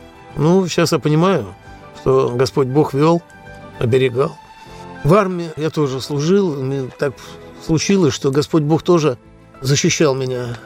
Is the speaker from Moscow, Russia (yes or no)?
yes; Moscow, Russia; Я родился в Москве, всю жизнь прожил в Москве